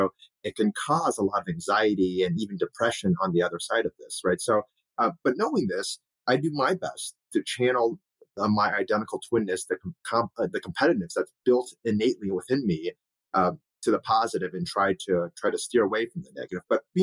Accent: Cincinnati, Ohio, United States; Yeah, it's really fascinating. You know, as a Chinese American, my parents immigrated here. My brother and I were the only two Asian kids in our entire high school.

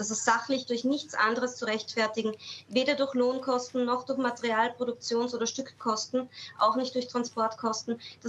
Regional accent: Austria; kosten in Italien 2 Euro weniger als bei uns in Österreich.

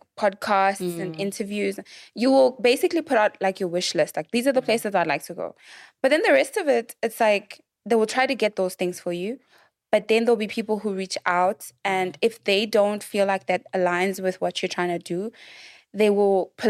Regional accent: South Africa; I'm a South African person, black person.

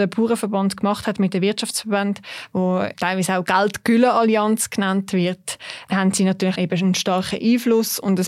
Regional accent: Zurich, Switzerland; Das sage ich natürlich auch als Zürcherin jetzt da noch einmal mehr.

